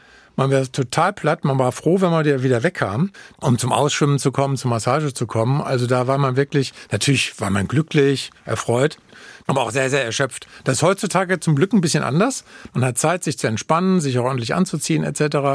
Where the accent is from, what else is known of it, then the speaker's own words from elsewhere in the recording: Frankfurt, Hesse, Germany; bin damals als Frankfurter nach Offenbach gegangen in den Schwimmclub, weil damals in Frankfurt es keinen ordentlichen Schwimmclub gab.